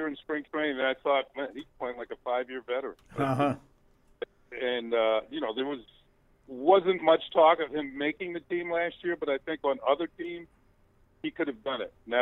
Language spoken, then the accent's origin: English; New York, United States; Even though I grew up in New York and then during high school, sometimes the snow was coming down.